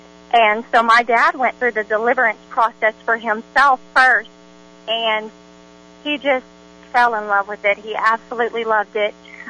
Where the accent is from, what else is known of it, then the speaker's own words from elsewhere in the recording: Shawnee, Oklahoma, United States; I'm so excited because I'm from Shawnee, Oklahoma, and we don't have that kind of ministry here.